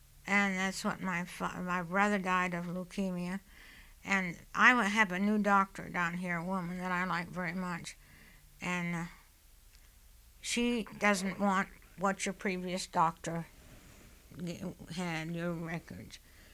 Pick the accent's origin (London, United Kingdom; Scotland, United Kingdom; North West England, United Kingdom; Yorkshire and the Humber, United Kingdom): Scotland, United Kingdom; now in United States; Scottish, definitely, would be my history, my background, but my present living, day of living now is American, method of living.